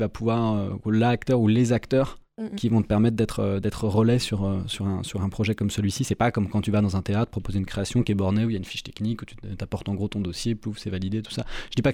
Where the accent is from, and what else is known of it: Centre-Val de Loire, France